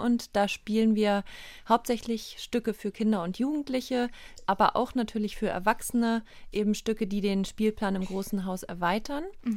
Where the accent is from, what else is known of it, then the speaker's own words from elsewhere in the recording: Schleswig-Holstein, Germany; now in Hamburg, Germany; ich komme aus Schleswig-Holstein, wohne aber nur seit viele Jahren all in Hamburg.